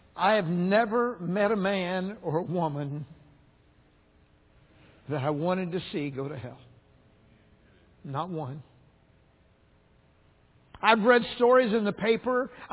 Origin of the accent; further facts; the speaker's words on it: Tennessee, United States; now in Ohio, United States; It didn't get any better when we came from Tennessee to Ohio.